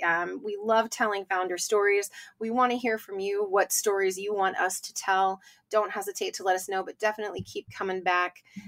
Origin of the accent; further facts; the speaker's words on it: St. Louis, Missouri, United States; We'll be recording it soon for St. Louis, my hometown.